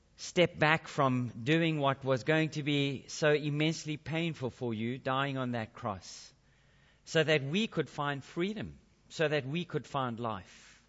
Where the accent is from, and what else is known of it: Alaska, United States; born or raised there